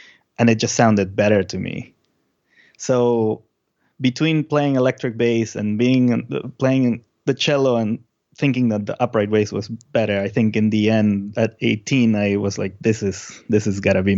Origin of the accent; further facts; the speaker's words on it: Lima, Peru; I was born in Lima, Peru. And when I was 8 years old, my mom bought a guitar